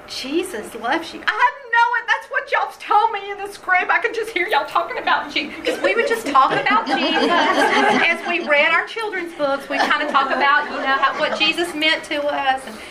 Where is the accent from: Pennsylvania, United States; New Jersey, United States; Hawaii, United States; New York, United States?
Hawaii, United States; now in Mississippi, United States; I came to Mississippi. I'm from Hawaii.